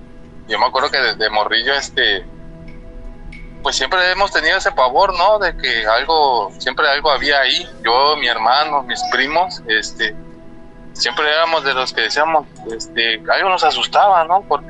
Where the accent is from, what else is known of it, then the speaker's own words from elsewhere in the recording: Nacajuca, Tabasco, Mexico; now in Veracruz, Mexico; El día de hoy estoy en el puerto de Veracruz. Trabajo aquí ya desde hace varios años, pero soy originario de Nacajuca, Tabasco.